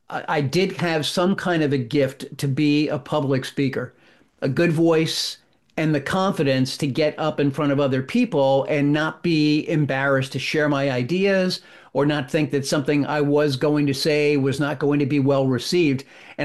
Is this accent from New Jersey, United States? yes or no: yes; New Jersey, United States; I was in some local summer camp where I grew up in New Jersey.